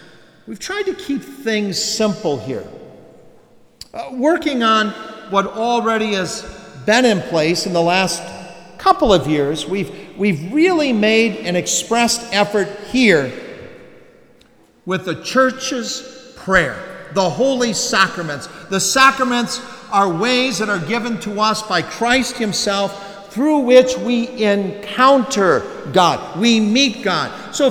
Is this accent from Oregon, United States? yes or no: no; Ohio, United States; accent: Ohio; simply apologized for my Ohio accent.